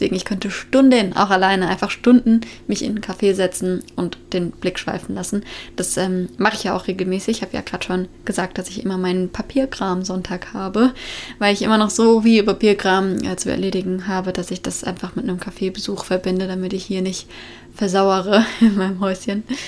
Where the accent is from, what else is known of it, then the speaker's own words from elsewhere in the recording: Germany; moved away; Und dann habe ich eben gesagt, ich komme aus Deutschland.